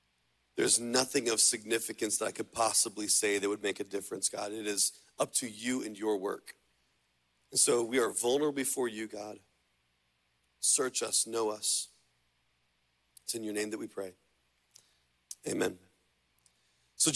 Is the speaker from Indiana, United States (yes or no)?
yes; Indiana, United States; I grew up in Indiana on a larger farm